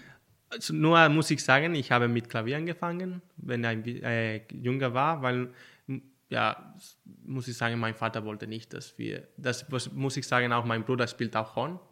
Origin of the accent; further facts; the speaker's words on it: Galicia, Spain; German is a second language; also born or lived in Valencia; Ja, ich komme aus Valencia. Ich muss sagen, dass ich bis 12 Jahre alt in Galicia gelebt.